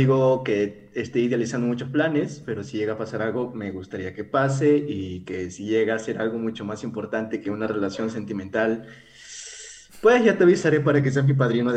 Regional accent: Peru; Ella es de México y yo soy de Perú.

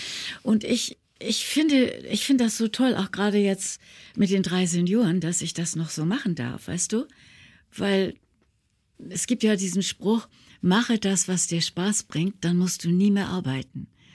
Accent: Hamburg, Germany; Ja, ich bin Ur-Hamburgerin, ich bin geborene Hamburgerin.

